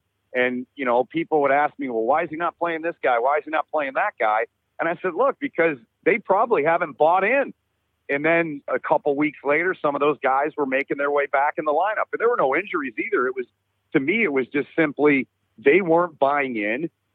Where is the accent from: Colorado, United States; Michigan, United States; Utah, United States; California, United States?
Michigan, United States; Detroit; Number one, I'm from Detroit in Michigan, so he was obviously a hero of mine as a young guy.